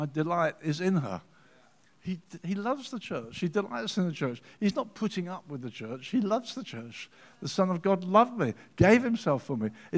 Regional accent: Brighton, South East England, United Kingdom; And he came home to Brighton, as it happens, my hometown in England.

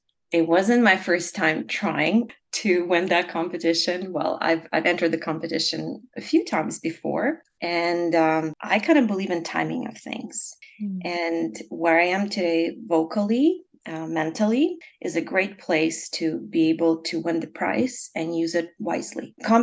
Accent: Ukraine; English is a second language; also born or lived in Russia; So I'm coming from Ukraine, and music was always a big part of what we did.

